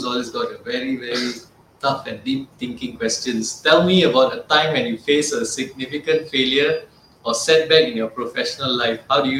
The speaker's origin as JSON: {"language": "English", "country": "Singapore", "said": "one question as a Singaporean son."}